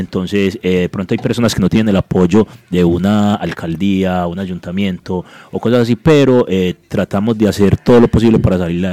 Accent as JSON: {"language": "Spanish", "town": "Medellín", "region": "Antioquia", "country": "Colombia", "said": "yo vengo de Medellín y en Medellín en este momento el rap está estallado en las calles"}